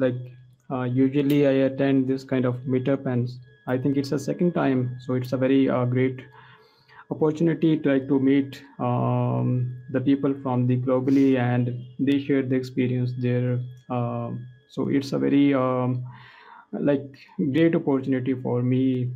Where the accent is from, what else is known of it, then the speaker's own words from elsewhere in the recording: Pakistan; And like I am from Pakistan. So recently I also in my hometown attend one like meetup as a speaker.